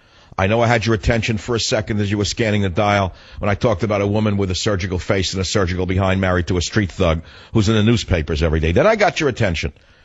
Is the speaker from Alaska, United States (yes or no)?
no; New York, United States; born or raised there